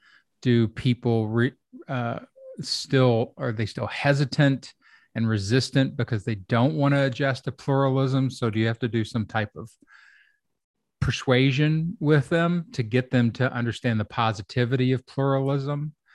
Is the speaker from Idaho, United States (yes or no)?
no; Kentucky, United States; I grew up in Kentucky as I was the first person in my family to go to college. So it was a working class neighborhood, very redneck, very, you know, just off the farm.